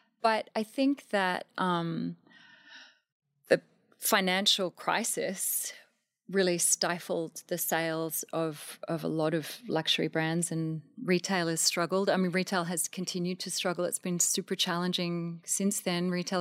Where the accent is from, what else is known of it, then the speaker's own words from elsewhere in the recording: Australia; I come from Australia and I'm fairly tall. I'm 5'8".